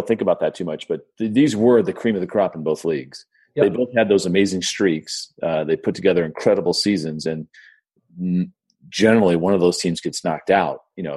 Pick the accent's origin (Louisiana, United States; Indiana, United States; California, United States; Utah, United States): California, United States; San Diego; I grew up in San Diego